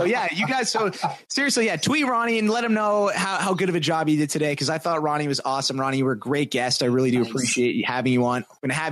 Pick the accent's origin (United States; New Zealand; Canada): Canada; Vancouver, British Columbia; it's the Big Brother Canada 4 open casting call in my hometown in Vancouver.